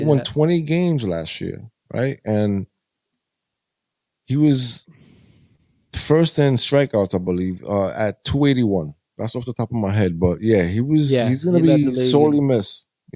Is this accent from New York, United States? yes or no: yes; New York City, New York, United States; I'm from the Bronx. I'm a Mets fan. I live maybe 20-minute walk from Yankee Stadium.